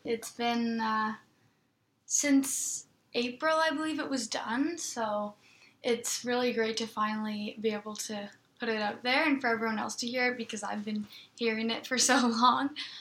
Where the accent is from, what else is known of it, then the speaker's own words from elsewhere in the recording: Ottawa, Ontario, Canada; It's always great, especially just in Ottawa because, you know, it is my hometown and it's a very supportive community as well.